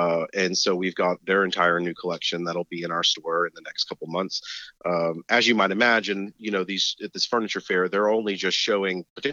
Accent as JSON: {"language": "English", "region": "Louisiana", "country": "United States", "tie": "born or raised there", "said": "which was quite different than all the homes in my hometown in Louisiana, which were Southern and traditional."}